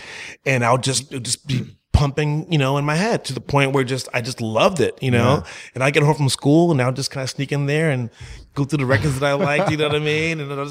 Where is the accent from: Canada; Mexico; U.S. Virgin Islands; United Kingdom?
U.S. Virgin Islands; St. Croix; born there; Well, I was born in the Virgin Islands, uh-huh. in St. Croix, right?